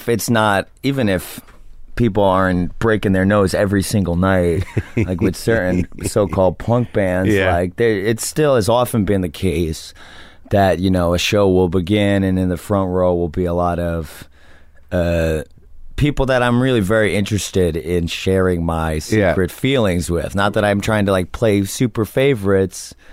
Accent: New Jersey, United States; I'm from New Jersey just like he is.

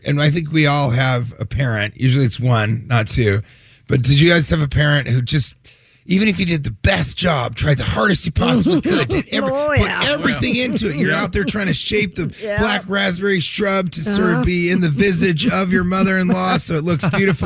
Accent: Denver, Colorado, United States; now in New York City, United States; I live in New York City.

